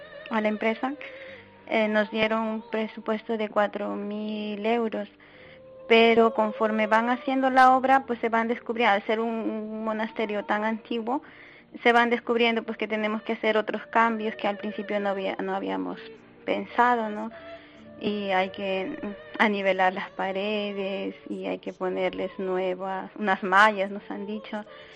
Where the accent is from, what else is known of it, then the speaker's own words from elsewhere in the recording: Peru; moved away as an adult; now in Spain; Nosotras somos extranjeras, hemos venido ya hace 12 años aquí a España, especialmente aquí a este convento, y somos del Perú.